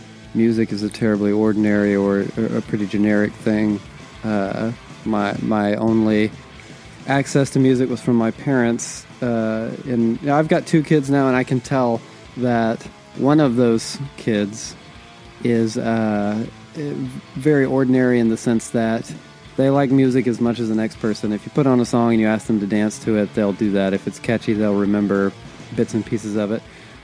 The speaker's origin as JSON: {"language": "English", "region": "Georgia", "country": "United States", "tie": "born or raised there", "said": "My dad, we grew up in Southeast Georgia."}